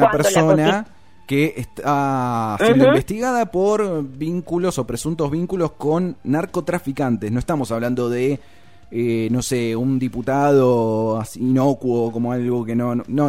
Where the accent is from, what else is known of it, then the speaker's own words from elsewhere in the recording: Argentina; a mí me da orgullo de decir soy argentino